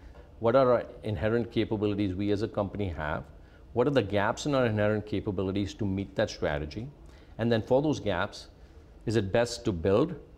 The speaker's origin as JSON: {"language": "English", "country": "India", "tie": "born or raised there", "moved": "as an adult", "said": "I grew up in India. I went to school there, I went undergrad there, I worked with a family business there."}